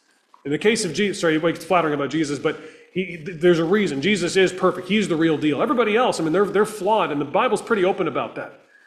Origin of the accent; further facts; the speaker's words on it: Windsor, Ontario, Canada; I'm from Windsor. It's another, you know, armpit of Canada town.